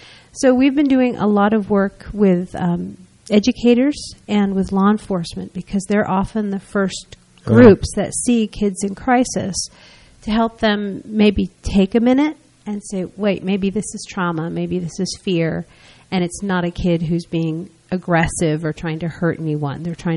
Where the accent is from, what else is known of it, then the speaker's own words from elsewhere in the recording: New Jersey, United States; also born or lived in Florida; I started in Florida, and then I'm originally from New Jersey, and when I moved back in 2006, they had a new CASA program in Somerset, Hunterdon, and Warren